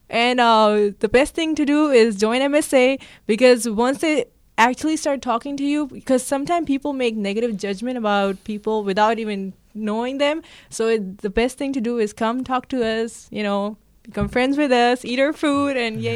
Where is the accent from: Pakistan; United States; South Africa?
Pakistan; born there; I was born in Pakistan, but it's like a mixture. My dad is from Afghanistan. My mom is from India. My brothers were born in Dubai.